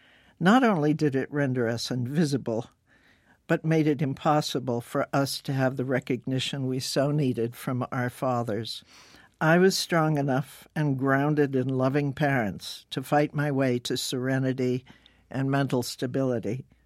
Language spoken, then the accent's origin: English; Philadelphia, Pennsylvania, United States; born there; I don't know where I was born in Philadelphia.